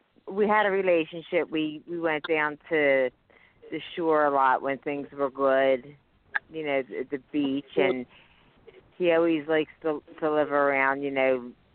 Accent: Pennsylvania, United States; I'm from Pennsylvania

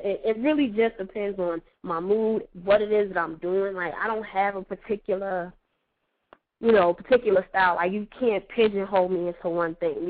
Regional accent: Las Vegas, Nevada, United States; also born or lived in Detroit, United States / New York, United States; Like, originally, I'm from Detroit. I grew up, for the most part, in Las Vegas, and, you know, I lived in New York.

